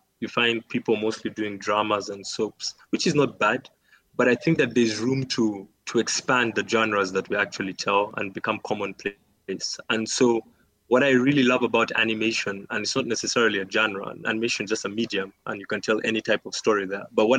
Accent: Uganda; but I understand Ugandan things.

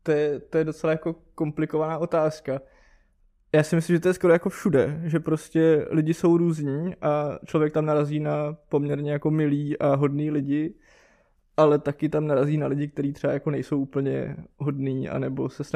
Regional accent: Litomyšl, Pardubice Region, Czechia; now in Prague, Czech Republic; Jsem z Litomyšle. Teďka jsem v Praze, protože tady studuju.

